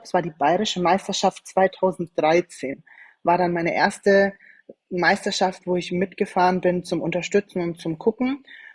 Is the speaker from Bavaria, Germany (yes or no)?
yes; Schweinfurt, Bavaria, Germany; ich komme ursprünglich aus Franken, aus Schweinfurt